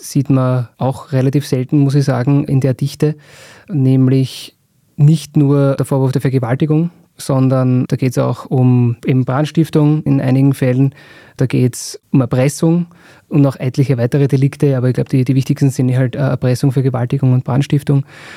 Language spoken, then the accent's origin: German; Lower Austria, Austria; weil ich bin so im Raum Niederösterreich aufgewachsen, dort in der Nähe, und kenne Liesing daher sehr gut.